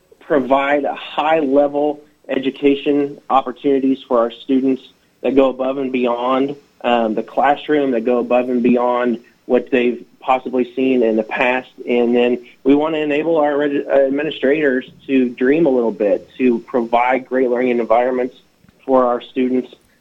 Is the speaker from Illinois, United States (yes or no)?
no; Bonner Springs, Kansas, United States; My background, I grew up in Bonner Springs, Kansas, which is a similar size, or at least at that point it was, to Emporia.